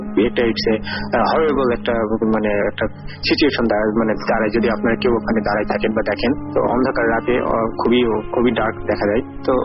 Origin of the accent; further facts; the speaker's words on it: Naogaon, Rajshahi Division, Bangladesh; আমার home town নওগাঁতে